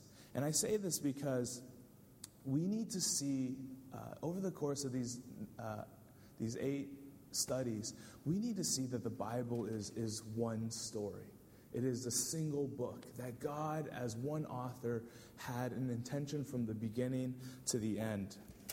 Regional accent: California, United States; I grew up in Northern California on the west coast of the states.

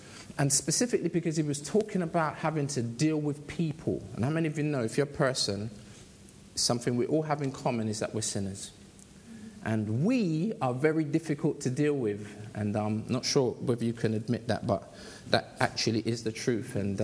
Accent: London, United Kingdom; And that's not just because I come from South London, right?

